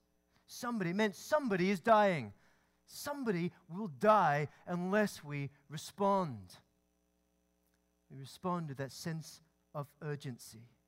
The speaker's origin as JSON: {"language": "English", "region": "Scotland", "country": "United Kingdom", "tie": "born or raised there", "said": "When I was growing up in Scotland, I was 18, I served in the Coast Guard, in the Scottish Coast Guard"}